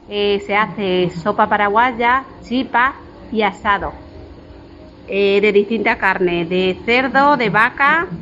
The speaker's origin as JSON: {"language": "Spanish", "region": "Bogotá", "country": "Colombia", "said": "Soy de Colombia, capital Bogotá."}